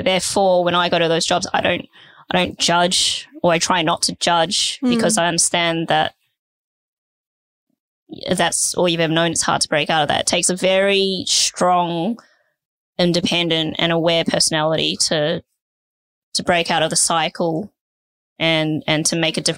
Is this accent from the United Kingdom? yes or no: no; Sydney, New South Wales, Australia; Growing up in Sydney most of my life